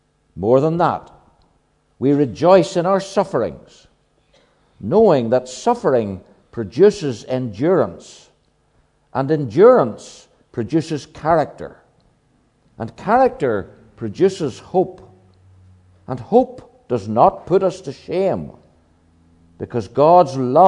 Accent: Belfast, Northern Ireland, United Kingdom; The first 11 years of my life were spent growing up in East Belfast, about 600 yards from the Woodstock Church building, where my sister and I, with two of my cousins, went to Sabbath school every Sabbath afternoon.

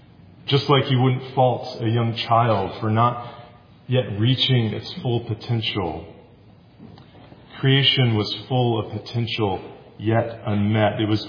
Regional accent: Decatur, Georgia, United States; I grew up in Decatur, Georgia, and we have a lot of dogwoods.

